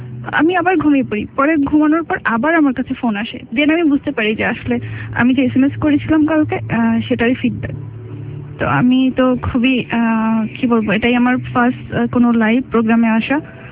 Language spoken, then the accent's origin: Bangla; Barisal, Barisal Division, Bangladesh; আমি আমার home town বরিশালে, আমি বড় হয়েছি বরিশালে, আমার ছোটবেলাটা আমার নানুর কাছে কেটেছে